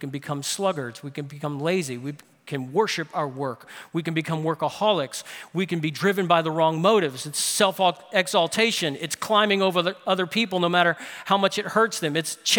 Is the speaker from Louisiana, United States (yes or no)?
yes; New Orleans, Louisiana, United States; I would sometimes work summers with Miss Diane doing various work around New Orleans, my hometown.